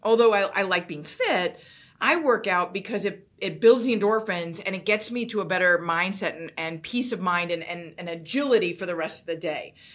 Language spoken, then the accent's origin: English; New York, United States; I can talk fast. I'm from New York.